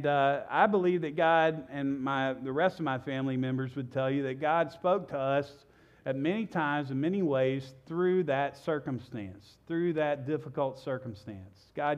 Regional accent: Louisiana, United States; Now, I grew up in South Louisiana, and the end of the winter and the early spring in South Louisiana, we celebrate something called Mardi Gras, Fat Tuesday.

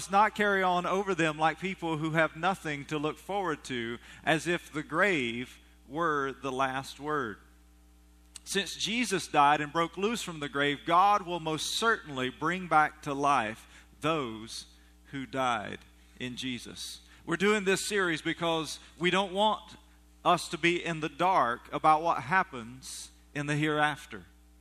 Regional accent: Batesville, Indiana, United States; and I am from Batesville, so it makes sense.

